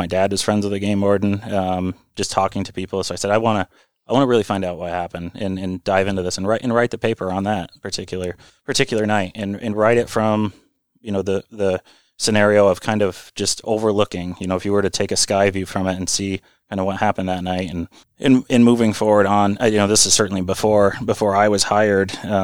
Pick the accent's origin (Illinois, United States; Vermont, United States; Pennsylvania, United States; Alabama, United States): Vermont, United States; so I'm a native Vermonter. I grew up in Vermont, went to school in New York